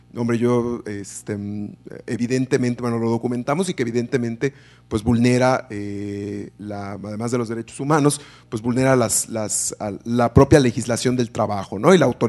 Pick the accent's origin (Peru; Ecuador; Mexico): Mexico; Yucatán; Yo estudié en Yucatán, o sea, yo soy de Yucatán, estudié en Yucatán la carrera